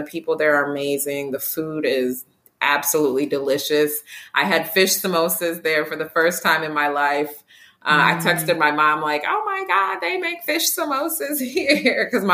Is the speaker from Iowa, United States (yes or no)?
no; Detroit, Michigan, United States; Yeah, I grew up in Detroit.